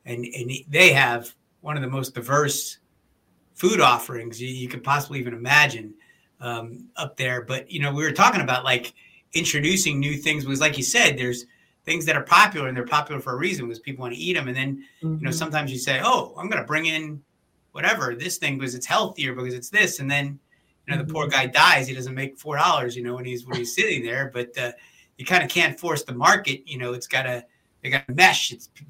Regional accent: Virginia, United States; I'm from Virginia, so that's a little different.

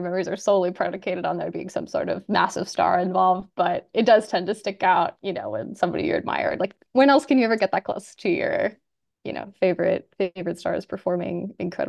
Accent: Philadelphia, Pennsylvania, United States; I'm from Pennsylvania, I'm from the Philly area originally

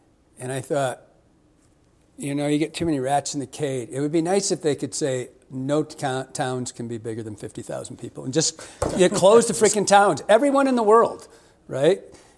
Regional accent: Michigan, United States; Shit, I grew up in Michigan. You think it's busy here?

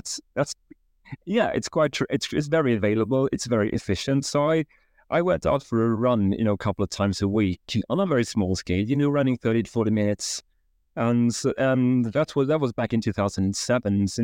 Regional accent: Sweden; growing up in Sweden in the 1970s, I was always quite active as a kid

